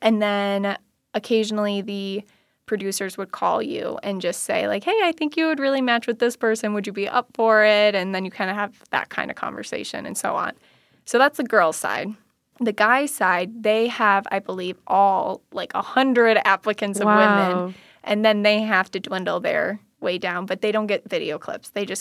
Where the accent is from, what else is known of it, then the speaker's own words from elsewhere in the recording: Madison, Wisconsin, United States; So I'm from Madison, Wisconsin. That's where I was raised, and I moved back there after graduating college.